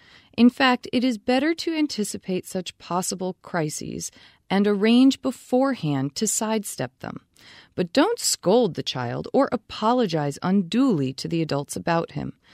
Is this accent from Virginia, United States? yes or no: no; Vermont, United States; And even when I'm not in Vermont, I'm not in my home state, I notice a difference.